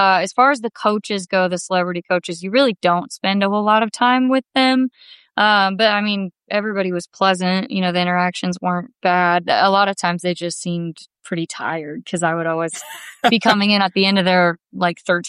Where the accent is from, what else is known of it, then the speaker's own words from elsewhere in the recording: Kansas, United States; As you mentioned, I'm from Kansas.